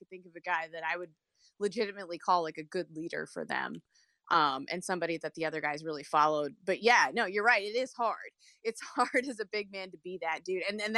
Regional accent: Greensboro, North Carolina, United States; as a lifelong North Carolinian from Greensboro. Like, it's awesome.

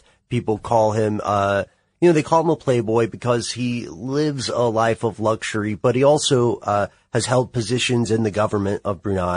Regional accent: United States; Now, Scott, you and I come from the United States, so we don't have legally speaking, have a royal family.

